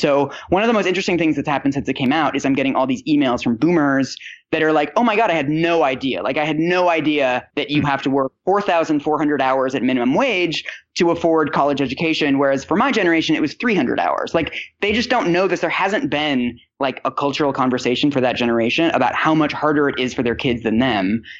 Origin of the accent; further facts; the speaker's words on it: Seattle, Washington, United States; It was being born, growing up in Seattle, and being on NPR.